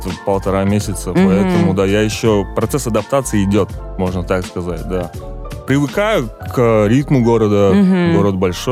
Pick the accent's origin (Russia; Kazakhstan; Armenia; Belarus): Kazakhstan; Almaty; Ну, у нас горы, конечно. Я из Алматы, да.